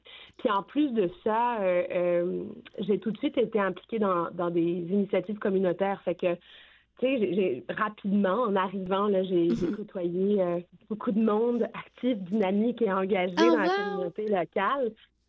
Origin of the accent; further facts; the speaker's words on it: France; now in Canada; Ben, je viens de France, fait qu'on a le palais fin, puis on aime ça manger.